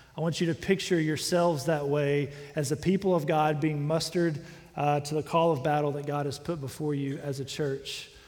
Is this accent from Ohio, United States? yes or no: no; Livingston, Texas, United States; I grew up in Livingston, not far from here. And so it's good to be back in the Piney Woods.